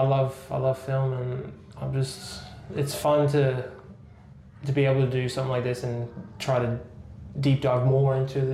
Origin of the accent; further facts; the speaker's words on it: United States; now in Australia; coming here to Australia, because I am American